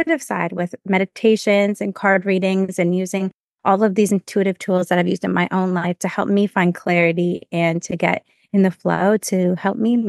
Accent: Toronto, Ontario, Canada; So I'm from Toronto, Canada.

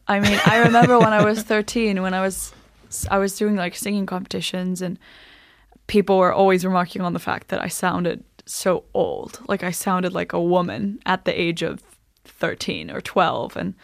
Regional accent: Iceland; even being half Chinese, I looked so different from the rest of the Icelanders. I remember answering, like, oh, no, I'm Icelandic.

